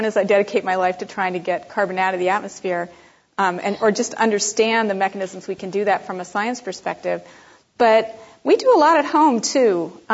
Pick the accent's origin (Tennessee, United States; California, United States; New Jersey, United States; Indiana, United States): California, United States; that I grew up with in Southern California.